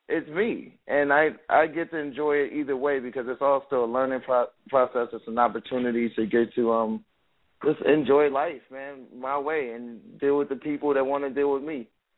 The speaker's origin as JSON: {"language": "English", "town": "Gary", "region": "Indiana", "country": "United States", "also_born_or_lived": "St. Paul, Minnesota", "said": "I'm originally from Gary, Indiana, lived in Minnesota as well, St. Paul"}